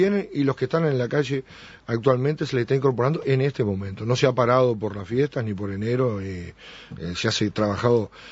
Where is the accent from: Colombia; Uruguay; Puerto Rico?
Uruguay